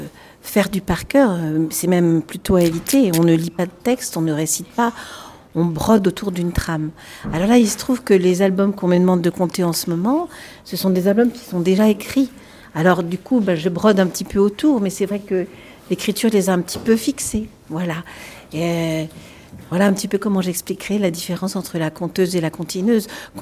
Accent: Grand Est, France; Je viens d'Alsace, donc nous sommes à la frontière.

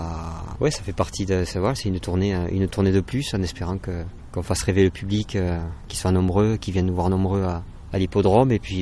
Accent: Montpellier, Occitanie, France; also born or lived in Carcassonne / Limoux; moi je suis né à Montpellier, j'ai grandi dans le sud, j'ai évolué à Carcassonne, à Limoux, voilà, tout ce coin-là, c'est mon pays

